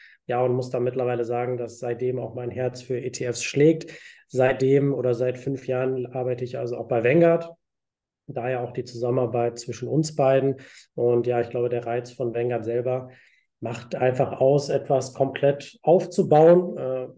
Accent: North Rhine-Westphalia, Germany; now in Berlin, Germany; Ich bin Münsterländer. Wer die Region kennt oder schon mal da gewesen ist, der wird vielleicht feststellen, dass relativ bodenständig, ziemlich flach. Jetzt wohne ich mittlerweile in Berlin

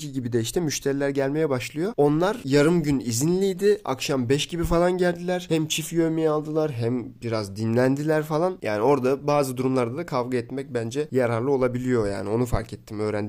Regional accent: Bayrampaşa, Istanbul, Turkey; acaba Bayrampaşalıyım, beni alır mısınız?

